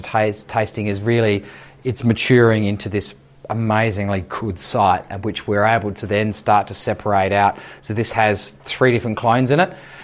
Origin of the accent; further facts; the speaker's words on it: South Australia, Australia; I grew up in the Barossa, I can say that. I kind of grew up with a 100-year-old vine